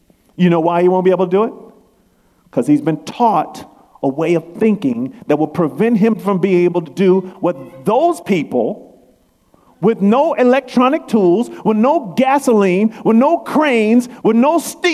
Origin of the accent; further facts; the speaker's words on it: Oakland, California, United States; I grew up in Oakland.